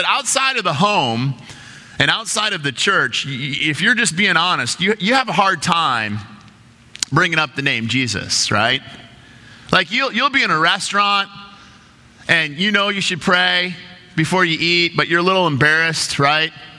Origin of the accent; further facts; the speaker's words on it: Detroit, Michigan, United States; But the point is I grew up in Detroit, and so I'm a Detroit Red Wing hockey fan.